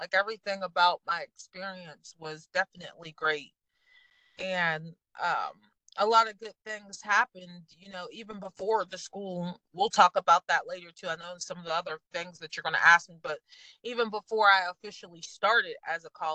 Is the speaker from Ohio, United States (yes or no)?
yes; East Liverpool, Ohio, United States; I'm from East Liverpool, Ohio. It's about 40, 45 minutes from Youngstown. So my mom moved from Pennsylvania when I was two, and so I've been in Ohio for my whole life.